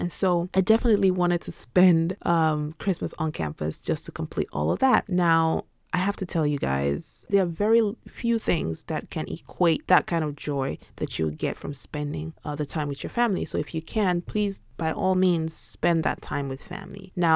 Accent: Nigeria; moved away as an adult; now in United States; because I'm Nigerian. I moved to America for grad school

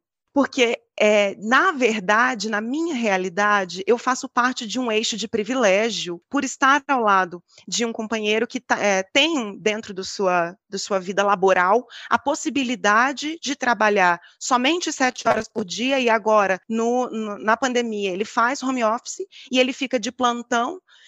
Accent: Mato Grosso, Brazil; eu fui para o Rio Grande do Sul, sou de Mato Grosso, fui para o Rio Grande do Sul, fiquei 1 ano longe do meu marido

